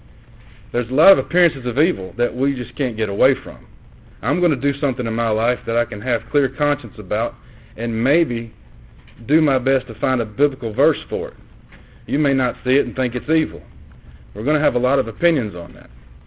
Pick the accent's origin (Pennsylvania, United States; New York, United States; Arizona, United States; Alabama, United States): Alabama, United States; I'm from Alabama, I have to get a dictionary to get the interpretation of words that are already in a definition.